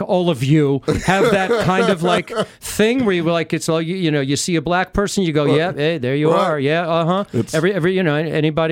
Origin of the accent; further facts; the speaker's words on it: New Jersey, United States; cuz I'm a Jew from Jersey, you know, and I don't do that, right?